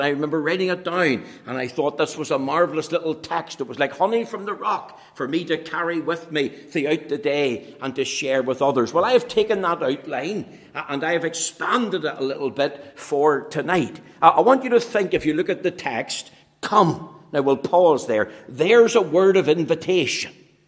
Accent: Belfast, Northern Ireland, United Kingdom; also born or lived in Macrofield; I was born in Macrofield. And then as a child, I moved to Belfast.

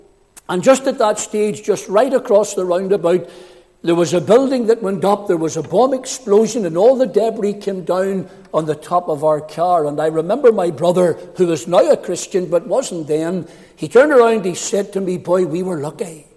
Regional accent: Cookstown, Northern Ireland, United Kingdom; I grew up in Cookstown many years ago. I just turned 60 there a couple of months ago. But I grew up in Cookstown, mum and dad, six children, three boys, three girls.

